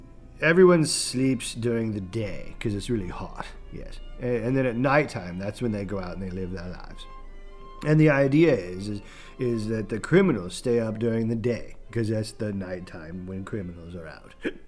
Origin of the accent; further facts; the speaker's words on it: United Kingdom; As you can see, I am British and amazing, and therefore I just know Chinese.